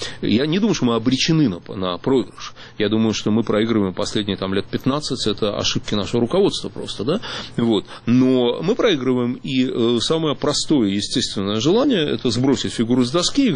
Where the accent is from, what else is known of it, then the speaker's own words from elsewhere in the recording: Russia; Он говорит, а ты откуда? Я говорю, я из России.